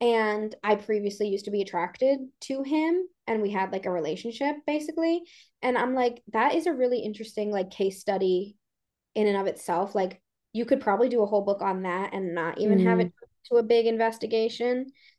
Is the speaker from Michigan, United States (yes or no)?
no; Massachusetts, United States; I grew up a lot in Massachusetts as well.